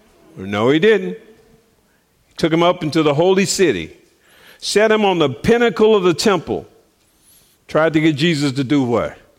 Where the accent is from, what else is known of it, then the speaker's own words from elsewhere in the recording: Chicago, Illinois, United States; I'm from Chicago, so I went to the pool in this first day of swim class